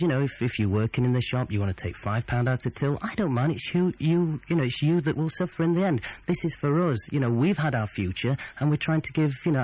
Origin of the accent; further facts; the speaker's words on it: Sheffield, Yorkshire and the Humber, United Kingdom; also born or lived in Uganda; Originally, we're from Uganda, East Africa. We left in 1966, and we've been in Sheffield ever since.